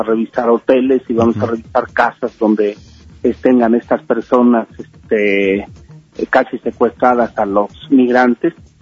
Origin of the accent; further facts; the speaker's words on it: Mexico; como mexicanos, pues somos la cultura que ha estado aquí en el continente americano